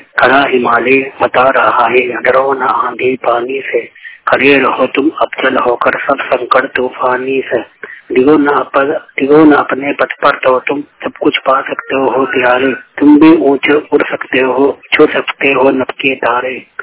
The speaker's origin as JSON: {"language": "Hindi", "country": "India", "said": "मैं बरेली नगर दिल्ली का रहने वाला हूँ, 100% ब्लाइंड।"}